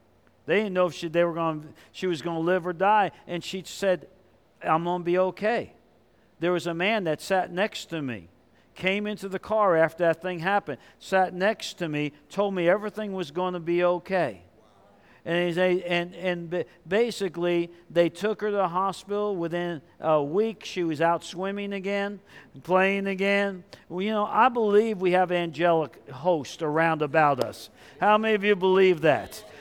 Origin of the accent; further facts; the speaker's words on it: New York, United States; I'm originally from New York.